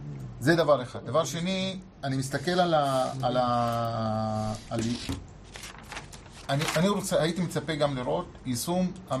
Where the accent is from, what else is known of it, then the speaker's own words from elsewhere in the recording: Herzliya, Tel Aviv District, Israel; אני מדגיע מהרצליה.